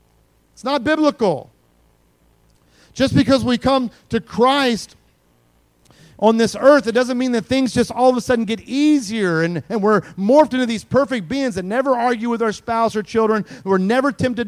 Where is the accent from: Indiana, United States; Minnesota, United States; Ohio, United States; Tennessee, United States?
Indiana, United States; I was just conversing with a guy over social media, somebody that I grew up with in Indiana.